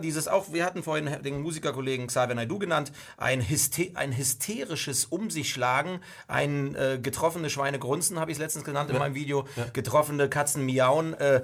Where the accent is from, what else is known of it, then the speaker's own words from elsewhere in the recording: East Germany, Germany; Ich komme aus der DDR